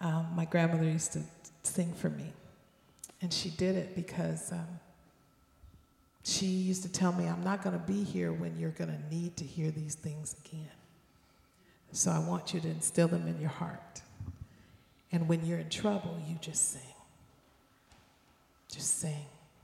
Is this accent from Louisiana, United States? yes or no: yes; New Orleans, Louisiana, United States; I am still the great-great-granddaughter of a slave. I am still Native American. I am still Creole from New Orleans.